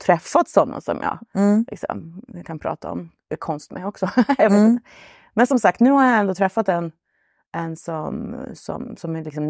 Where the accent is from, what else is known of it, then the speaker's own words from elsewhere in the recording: Luleå, Norrbotten County, Sweden; jag är från Luleå i Norrbotten.